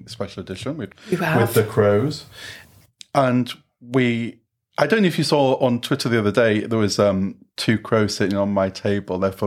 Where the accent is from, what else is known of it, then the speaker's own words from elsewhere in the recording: York, Yorkshire and the Humber, United Kingdom; because I grew up in Yorkshire too, not far from Leeds and Batley, but I'm from York